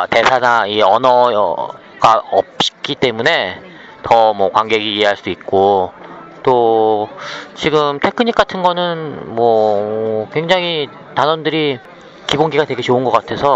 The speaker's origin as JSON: {"language": "Korean", "country": "South Korea", "said": "저는 한국인이지만 결국 동양 사람들한테는 공감할 수 있는 정서가 있잖아요."}